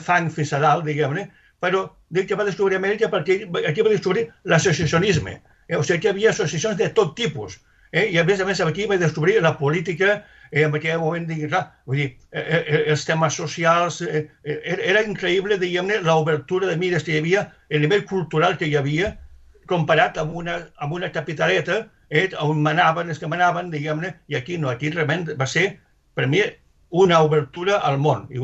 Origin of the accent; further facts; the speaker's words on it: Tarragona, Catalonia, Spain; born there; moved away as an adult; now in Sabadell, Spain; I vaig néixer a Tarragona ciutat, i tinc un germà 10 anys més jove. Vull dir que quan jo vaig venir a Sabadell amb 19 anys